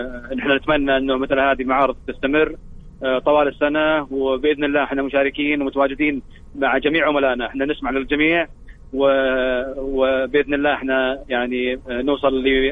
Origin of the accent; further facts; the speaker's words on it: Saudi Arabia; تبادل الخبرة الجنوب أفريقية وكذلك الخبرة اليوم عندنا كسعوديين